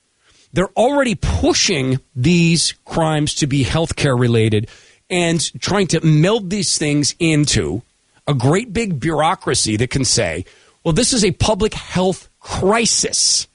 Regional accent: West Coast, United States; because I come from the West Coast, right? I'm broadcasting from Seattle, which is where I currently live.

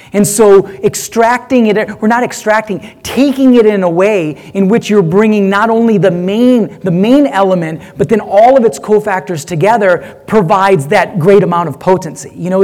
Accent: India; I'm Indian. I don't think we use that word.

